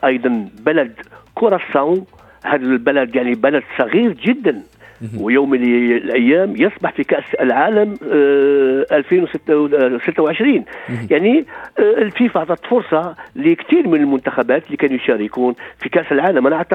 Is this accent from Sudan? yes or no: no; Algeria; أنا شخصيا كجزائري ما كنت ننتظر هذه النتيجة